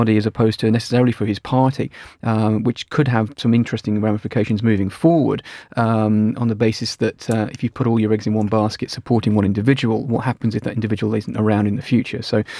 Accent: England, United Kingdom; as an Englishman, I love understatement.

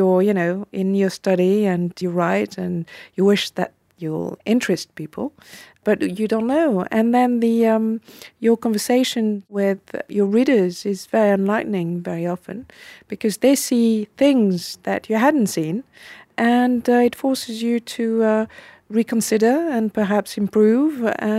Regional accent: Paris, Île-de-France, France; moved away as an adult; also born or lived in London; I grew up in Paris and left for London when I was 22 to do a PhD at the London School of Economics.

